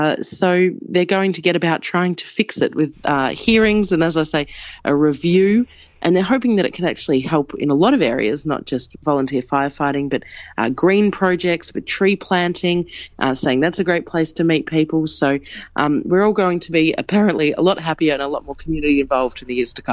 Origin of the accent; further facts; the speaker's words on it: Victoria, Australia; Yeah, this is my home state.